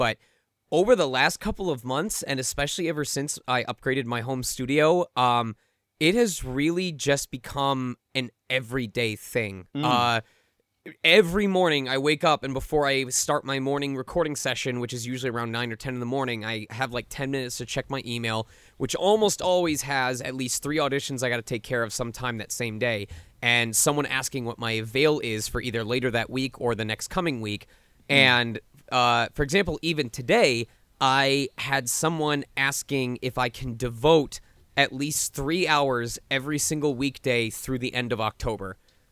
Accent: England, United Kingdom; as an English voice actor, I actually don't have a physical form anymore.

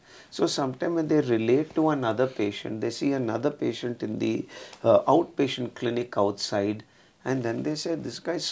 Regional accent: Delhi, India; I grew up in Delhi. Delhi was burning. I couldn't go back to Delhi.

